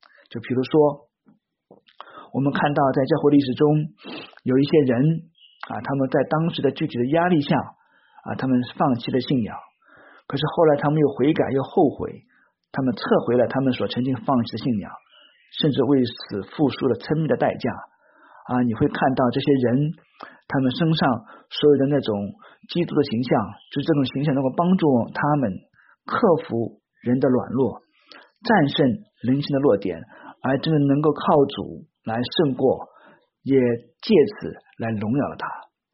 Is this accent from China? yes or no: yes; China; 都是与我们中国文化，我们中国人所熟悉的大相径庭，